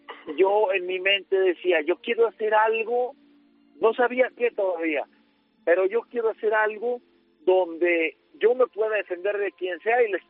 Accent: Michoacán, Mexico; also born or lived in Guadalajara; vivíamos en Michoacán, viví una parte de mi niñez en Michoacán, un estado de aquí de México, y después cambiamos a otra provincia que es Guadalajara.

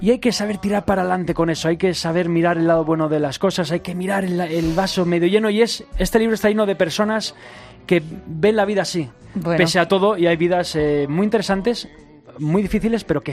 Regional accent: Barcelona, Catalonia, Spain; now in Madrid, Spain; Y cuando me mudé a Madrid para trabajar, para hacer televisión, pues yo, que soy de Barcelona

